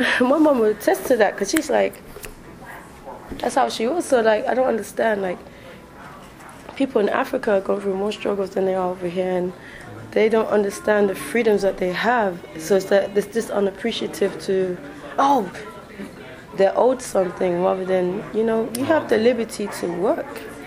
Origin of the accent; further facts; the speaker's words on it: England, United Kingdom; I'd say both, because I was born and raised in England, that's what I know.